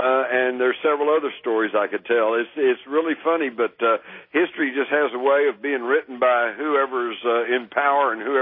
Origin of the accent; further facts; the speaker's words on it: Fort Worth, Texas, United States; they used to hang out in Hell's Half Acre in Fort Worth, Texas, my hometown.